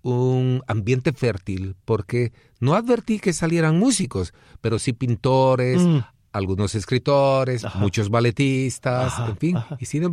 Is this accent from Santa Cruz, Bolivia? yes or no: no; Tarija, Bolivia; born there; now in Cochabamba, Bolivia; En Cochabamba. Yo nací en Tarija. Es una ciudad que está al sur de Bolivia, ajá, que colinda con la Argentina.